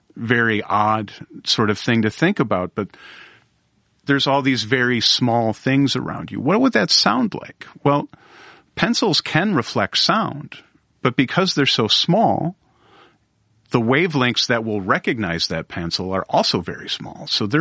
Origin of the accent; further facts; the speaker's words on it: Milwaukee, Wisconsin, United States; cool stuff that's going on around Nashville and in my hometown of Milwaukee and really beyond.